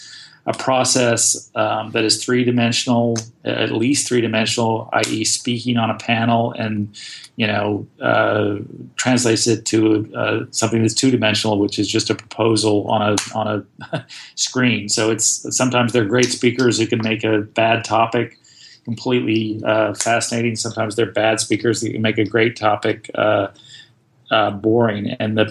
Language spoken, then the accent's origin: English; Austin, Texas, United States; I grew up in Austin. I was a huge fan and participant in the Austin music scene